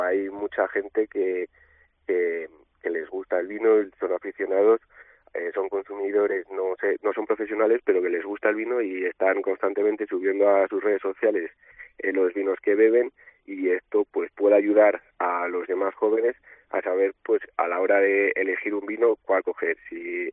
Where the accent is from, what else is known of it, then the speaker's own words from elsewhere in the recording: Valladolid, Castile and León, Spain; Yo he nacido y crecido en Valladolid, pero siempre me ha gustado mucho mi pueblo, Valbuena de Duero, que era donde veraneábamos